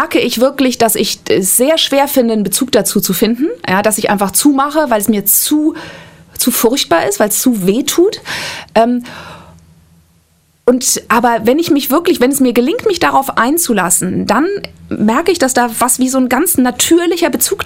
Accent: Hamburg, Germany; also born or lived in Munich; now in Berlin, Germany; Und ich komme ja aus Hamburg, habe dann in München studiert, in ein paar anderen Ländern dann auch noch gewohnt.

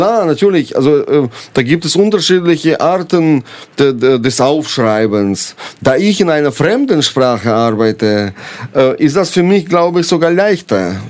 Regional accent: Ukraine; Ich finde, die Tragödie, die in meiner Heimat widerfahren ist, sie ist sehr leidenschaftlich. Mhm. Ich weiß nicht, Johnny, ob ich ein Buch darüber schreiben kann oder soll. Ich bin ja nicht dabei. Ich bin auch bei diesem Krieg in der Ostukraine eigentlich nicht

